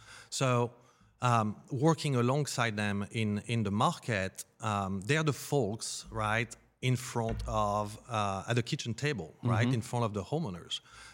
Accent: France; English is a second language; I was born and raised in France, and I took an interest in science early on

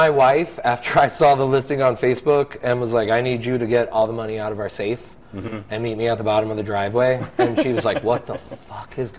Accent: Missouri, United States; now in Massachusetts, United States; I moved from Missouri to Massachusetts to kind of get my foot in the door and kind of clean up my act.

